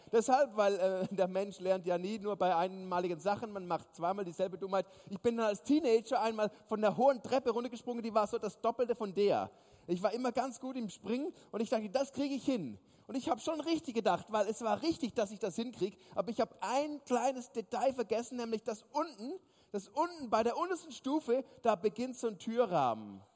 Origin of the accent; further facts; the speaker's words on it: Switzerland; Bei uns in der Schweiz heißen Teen Nights, das sind so Abende von 8 bis 10. Aber das ist in Deutschland Teen Night.